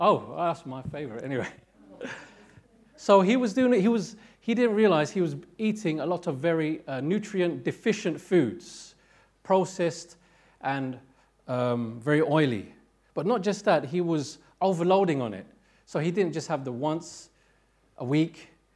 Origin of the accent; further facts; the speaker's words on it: London, United Kingdom; I grew up in Tottenham, in North London